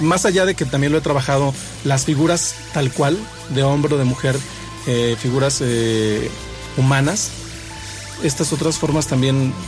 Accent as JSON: {"language": "Spanish", "region": "San Luis Potosí", "country": "Mexico", "tie": "born or raised there", "also_born_or_lived": "Zacatecas / Monterrey", "said": "Yo nací en Zacatecas, pero soy potosino desde los 2 años. Yo empecé a hacer me fui a vivir un tiempo a Monterrey."}